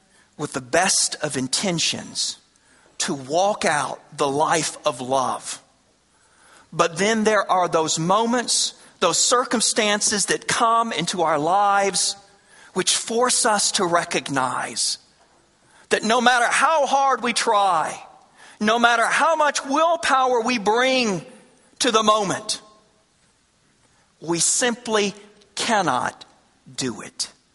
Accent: Arkansas, United States; I grew up in Arkansas. My greatest dream growing up was to play basketball for the Arkansas Razorbacks.

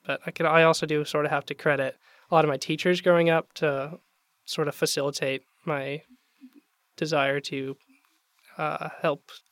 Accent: Florida, United States; I'm from Central Florida originally

